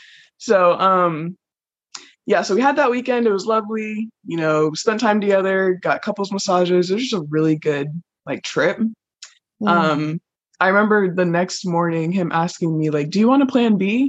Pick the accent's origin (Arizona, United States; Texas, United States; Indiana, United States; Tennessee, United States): Texas, United States; Dallas; little staycation, like a mini vacation within our hometown, or, you know, within like Dallas, because we're from Texas.